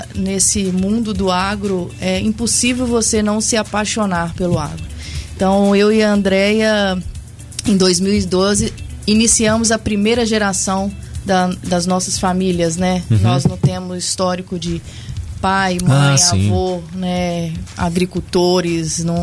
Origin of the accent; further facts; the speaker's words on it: Belo Horizonte, Minas Gerais, Brazil; also born or lived in Governador Valadares / Indaiatuba; Eu sou de Governador Valadares, mas fui criada em Belo Horizonte. E morávamos no interior de São Paulo, em Indaiatuba.